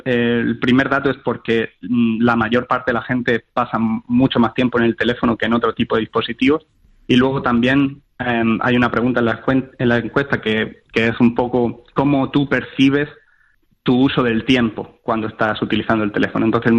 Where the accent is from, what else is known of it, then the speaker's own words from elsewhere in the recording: Spain; Bueno, yo soy español y ciertamente no